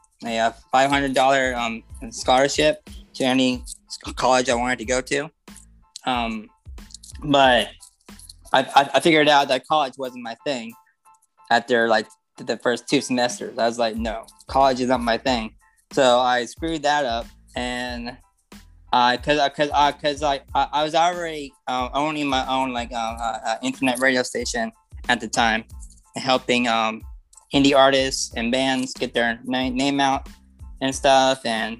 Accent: Mesa, Arizona, United States; I'm from Mesa, Arizona. I am 25 years old.

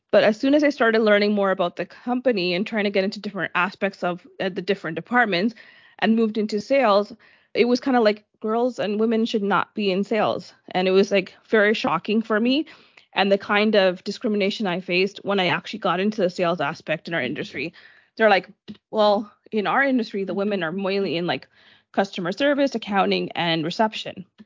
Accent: Mississauga, Ontario, Canada; especially growing up in Mississauga, Ontario, you know, diversity was very limited back in the 80s and 90s.

